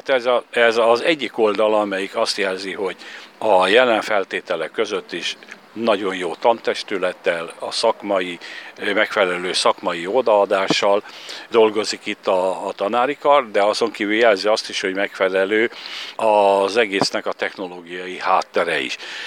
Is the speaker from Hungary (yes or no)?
yes; Békés, Hungary; born there; amikor Szűke Pátrián Békés megye szakmai képzéséről van szó, hiszen itt születtem, ebből a földből vétettem